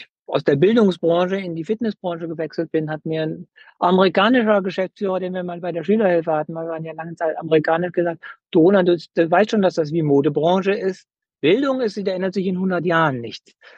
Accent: Düsseldorf, North Rhine-Westphalia, Germany; now in Madrid, Spain; Ich komme ja aus Düsseldorf

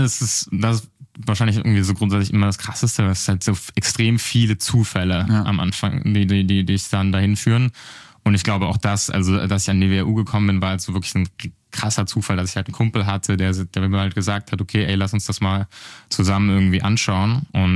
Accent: Southern Germany, Germany; Ich komme aus Süddeutschland, Wiegs am Rand, ein kleines Dorf, 400 Einwohner und bin da aufgewachsen

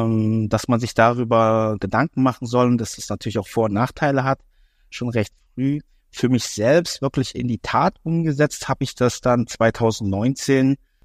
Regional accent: Leipzig, Saxony, Germany; now in Munich, Germany; Ich selbst bin jetzt 32 Jahre. Bin groß geworden in Leipzig. Habe jetzt meinen Lebensmittelpunkt in München.

